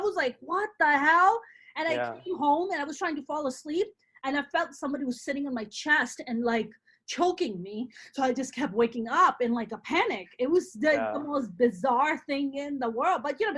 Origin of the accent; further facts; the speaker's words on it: New York City, New York, United States; I mean, look, I grew up in New York City. All the subways I remember are just gross, filthy.